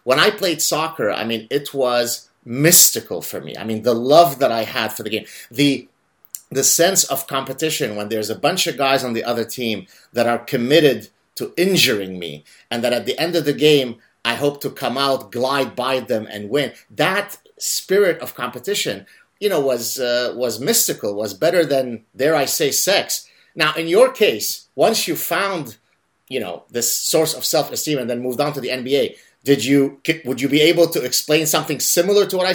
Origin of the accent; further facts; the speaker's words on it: Lebanon; growing up in Lebanon, you make soccer balls by crumpling up papers and scotch taping it